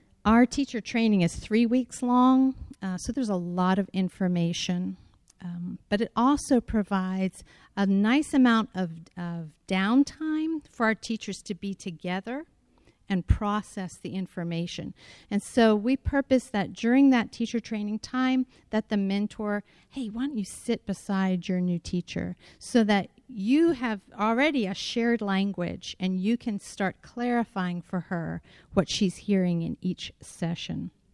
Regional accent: Florida, United States; We are from Florida, so we like to go to the beach.

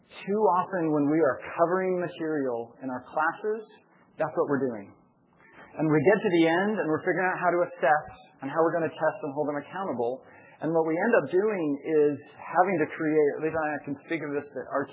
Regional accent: Oregon, United States; moved away; I love to drive. I'm from Oregon, and I'm driving from when I moved to Texas, getting my dog, putting him in the Jeep, and I was driving all the way across the country.

